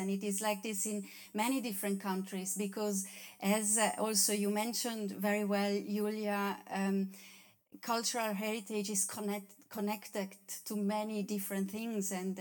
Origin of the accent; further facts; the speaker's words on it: Ticino, Switzerland; because I'm from the Italian part of Switzerland